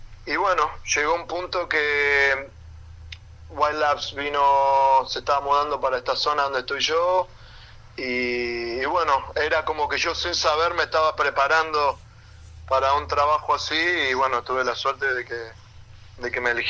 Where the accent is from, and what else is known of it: Argentina; moved away